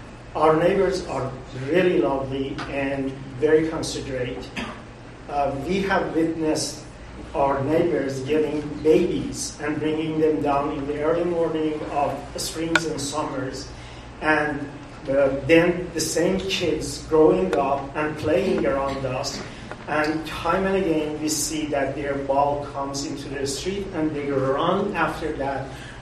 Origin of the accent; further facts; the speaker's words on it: New York, United States; we thought we are going to die out of getting bored in the middle of nowhere because we are coming from New York.